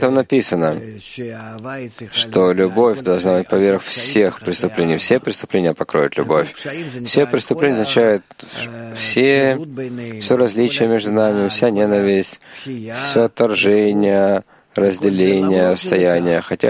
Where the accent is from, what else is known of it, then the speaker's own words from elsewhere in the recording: Israel; Я вырос в Израиле